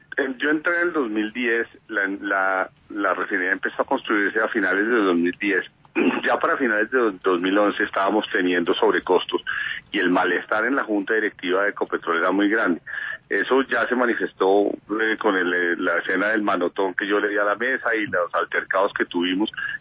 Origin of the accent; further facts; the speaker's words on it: Colombia; todos los dueños que somos todos los colombianos